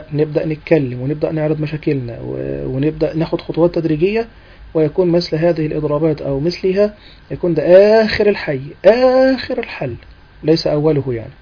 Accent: Egypt; الدراسة الشرعية عندنا في مصر هي حكر على

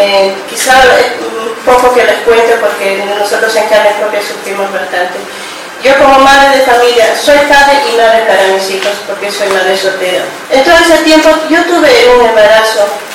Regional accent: Bolivia; moved away as an adult; Buenas tardes … soy inmigrante boliviana. Hace 12 años que yo trabajo en el alimento.

